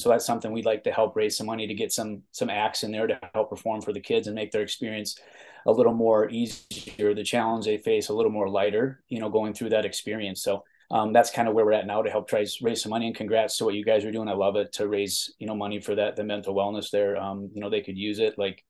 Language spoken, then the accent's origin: English; Elk River, Minnesota, United States; I'm from Elk River, Minnesota, and we have a big family.